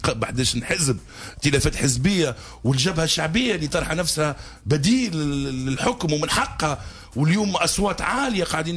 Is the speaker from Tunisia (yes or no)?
yes; Tunisia